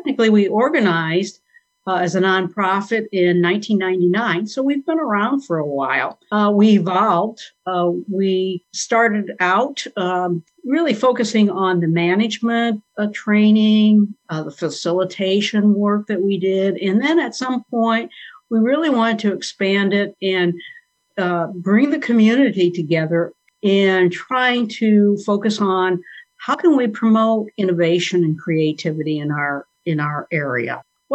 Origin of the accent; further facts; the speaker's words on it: La Porte, Indiana, United States; I come from LaPorte, and I have lived in Northwest Indiana my entire life, with the exception of 4 years when I went to Indiana University down in Bloomington.